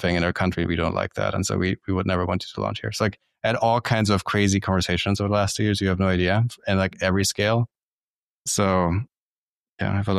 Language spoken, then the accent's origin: English; Germany; I'm originally from Germany.